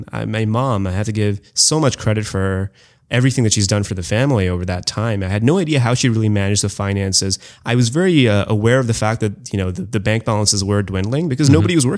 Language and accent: English; India; also born or lived in Canada / Calcutta / Delhi / Bombay; So most of my life, I grew up in India, mm-hmm. and I spent about ages 1 through 4 in Canada. I went back to India and kind of did sort of the baseball diamond of India in terms of growing up in Calcutta, Delhi, Bombay, and Bangalore.